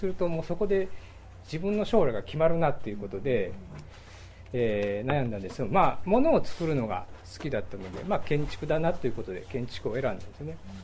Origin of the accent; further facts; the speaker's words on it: Osaka, Japan; also born or lived in Tokyo; 1967年の大阪で育って、で、東京に8年ほど、大学院と、設計事務所に勤めて、で、12、3年前にこちらへ戻ってきました。